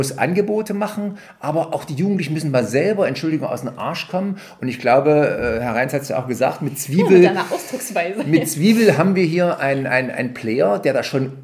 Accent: Bad Langensalza, Thuringia, Germany; Natürlich spielt die Stadt Bad Langensalza auch da eine Rolle, aber da geht es natürlich vorwiegend, na gut, ist meine Heimatstadt

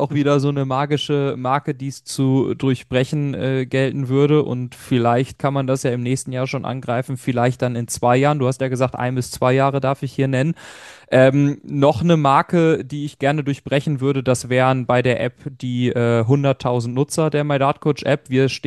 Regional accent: Lemgo, North Rhine-Westphalia, Germany; born there; Für mich, der gebürtig aus Lemgo kommt, natürlich auch ein großes Ding.

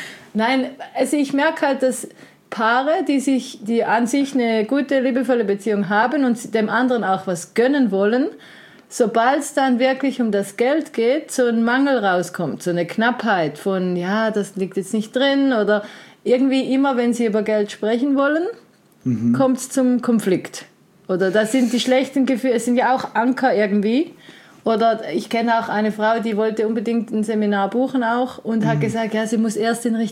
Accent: Switzerland; gerade bei uns in der Schweiz

